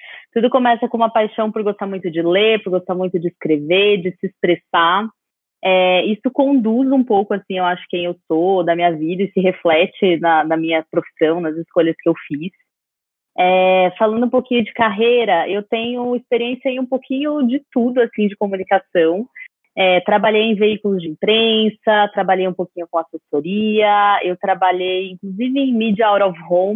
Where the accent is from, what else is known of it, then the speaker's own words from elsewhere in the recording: São Paulo, Brazil; eu sou do interior de São Paulo, vocês vão perceber por alguns R's meus que eu deixo escapar.